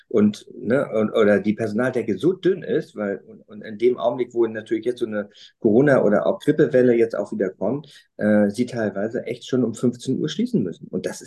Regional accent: Hamburg, Germany; als Hamburger sind wir, sage ich mal, sowieso im großen Vorteil

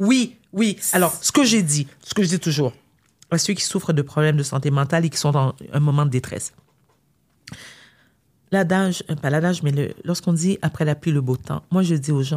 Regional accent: Quebec, Canada; born there; parce que moi, j'adore le Québec. Je suis née au Québec.

